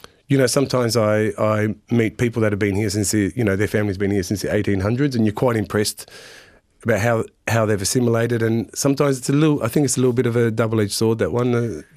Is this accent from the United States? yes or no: no; Australia; So growing up in Australia and being born in Australia, for me, I see the similarities more than the differences.